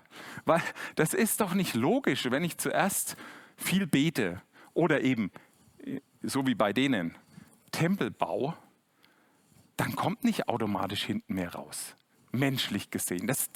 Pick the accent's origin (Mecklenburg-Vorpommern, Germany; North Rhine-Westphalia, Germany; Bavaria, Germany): Bavaria, Germany; Ich als Franke, man hört das ja immer wieder, denkt da sofort an Nürnberg.